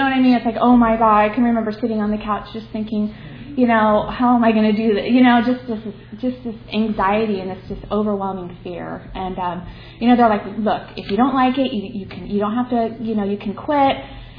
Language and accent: English; Chicago, Illinois, United States; born there; I was born in Chicago, Illinois. And, you know, I'm the oldest of three children.